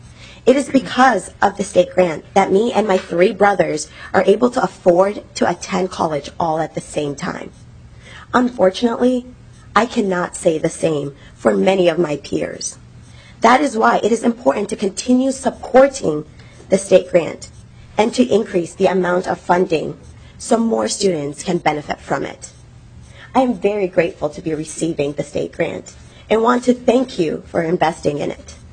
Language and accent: English; St. Paul, Minnesota, United States; I was born and raised in St. Paul and graduated from Central High School right down the street.